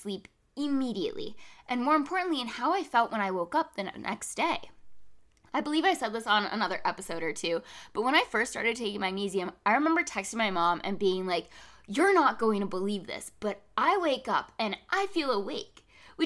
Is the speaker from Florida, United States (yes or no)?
yes; Florida, United States; now in North Carolina, United States; I grew up in South Florida where I was consistently exposed to strong sunlight and then moved up north. And even though North Carolina is considered the South